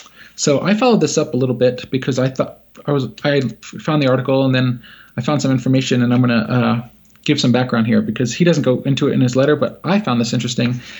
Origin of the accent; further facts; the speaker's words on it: East Coast, United States; I grew up on the East Coast. And when I'd visit my dad in New York, I remember everyone would go out to Atlantic City.